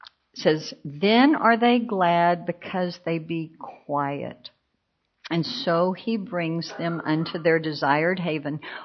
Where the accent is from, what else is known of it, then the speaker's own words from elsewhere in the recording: Texas, United States; I'm from Texas, and we have big thunderstorms in Texas.